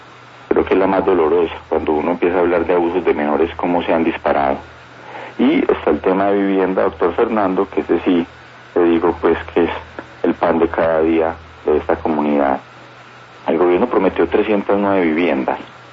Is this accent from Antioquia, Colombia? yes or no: yes; Antioquia, Colombia; nosotros muy juiciosos como antioqueños, como voceros de los antioqueños